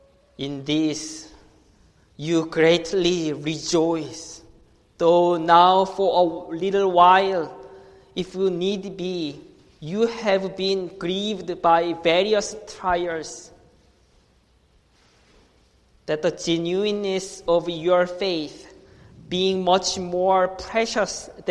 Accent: South Korea; South Korea, my home country, has had the highest suicide rate in the industrialized world for 10 consecutive years.

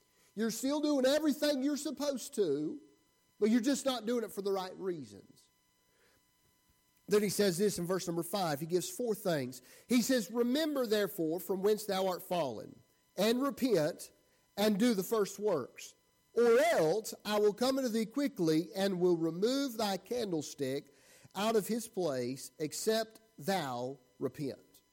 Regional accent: the South, United States; Sorry. I'm from the South, all right?

